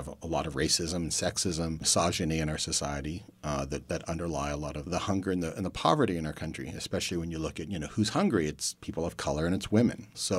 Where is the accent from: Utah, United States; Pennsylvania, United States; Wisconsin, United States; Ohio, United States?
Ohio, United States; Youngstown; I grew up in Youngstown, Ohio, which, as you probably all know, was a very thriving steel town until about early 1980s.